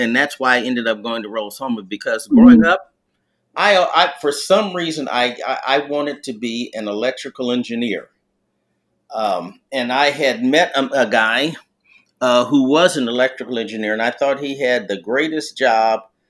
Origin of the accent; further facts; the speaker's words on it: Chicago, Illinois, United States; now in Indianapolis, United States; I actually family's from Texas originally, but I grew up mostly in Chicago.